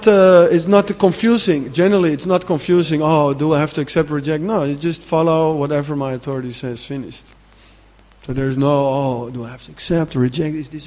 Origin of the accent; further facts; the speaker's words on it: Amsterdam, North Holland, Netherlands; I'm from Amsterdam